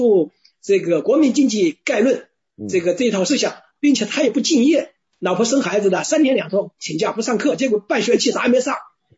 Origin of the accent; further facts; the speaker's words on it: Hubei, China; 湖北，这个长江中游那一段，湖北